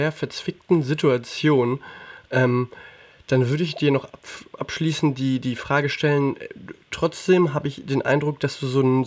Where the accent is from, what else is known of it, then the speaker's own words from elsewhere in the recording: Bavaria, Germany; ich komme auch aus der Gegend, ich komme auch aus dem Frankenland